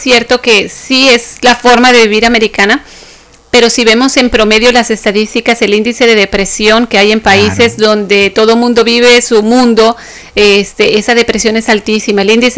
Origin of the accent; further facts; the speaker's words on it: Mexico; todos juntitos, como muega nos decimos en México.